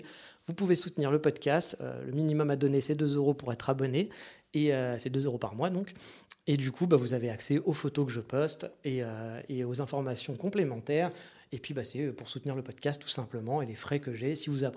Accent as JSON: {"language": "French", "country": "France", "lives_now": "Japan", "said": "Oui, on est français"}